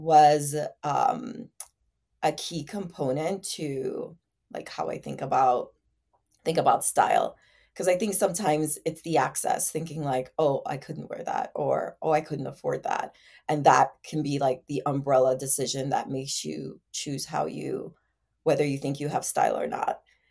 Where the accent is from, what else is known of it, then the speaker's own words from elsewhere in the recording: Jamaica; I grew up in Jamaica, and I'm an island girl, and grew up in very humble beginnings.